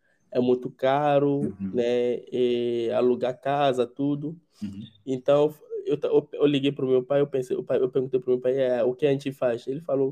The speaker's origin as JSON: {"language": "Portuguese", "town": "Lomé", "region": "Maritime", "country": "Togo", "tie": "born or raised there", "second_language": "Portuguese", "moved": "yes", "said": "na capital, né, togolesa, onde é Lomé, de onde eu sou originário."}